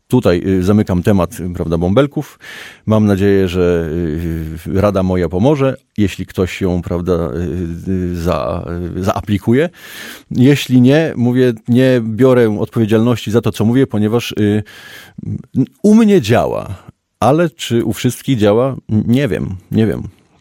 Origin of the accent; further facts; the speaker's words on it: Biłgoraj, Lublin Voivodeship, Poland; bo pochodzę z Biłgoraja, taka miejscowość w Zamojskim, teraz w Lubelskim już